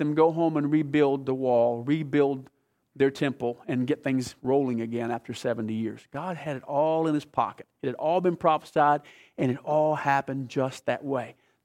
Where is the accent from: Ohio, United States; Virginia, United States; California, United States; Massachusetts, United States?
Virginia, United States; Ringgold; I came from Ringgold, Virginia. And Ringgold, Virginia, it's so funny because we're so backwards. It's probably the Lincoln County of Virginia, okay?